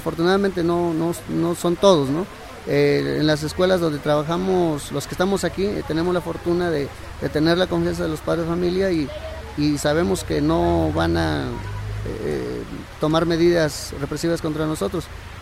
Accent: Tierra Blanca, Veracruz, Mexico; soy del municipio de Tierra Blanca, del estado de Veracruz

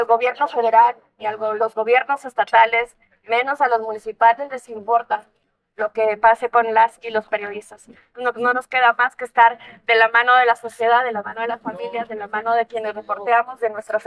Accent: Chihuahua, Mexico; vengo del estado de Chihuahua.

